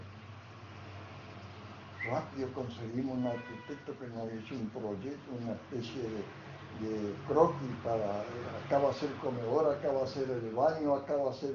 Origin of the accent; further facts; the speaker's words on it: the south, Argentina; del sur, de donde yo vengo